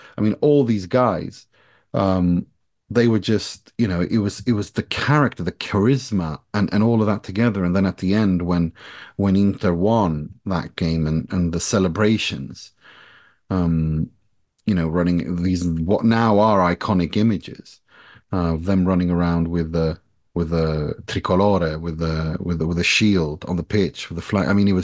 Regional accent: Gothenburg, Västra Götaland, Sweden; also born or lived in Tehran, Iran; I was born in Iran, in Tehran, in June 1981. We came to Sweden as refugees in 1984. I was 3 years old. It was my grandmother and my mum and me and I. So to Gothenburg. And that's where I was raised, in Gothenburg.

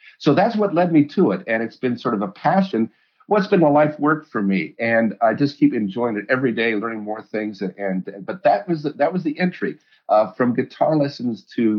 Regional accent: Colorado, United States; I grew up in Colorado, and when I was in high school, I picked up the guitar and started playing guitar

